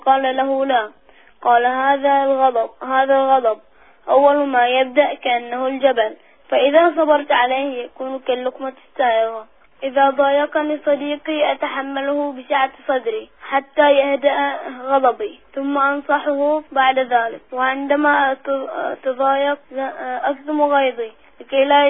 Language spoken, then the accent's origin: Arabic; Bahrain; من البحرين